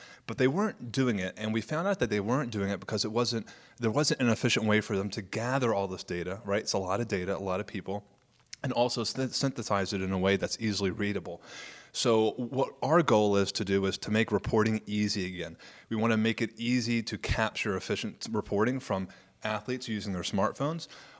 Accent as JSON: {"language": "English", "region": "Tennessee", "country": "United States", "tie": "born or raised there", "said": "let me welcome you here as a born and raised Tennessean. I'm back in my home state, and I'm excited about"}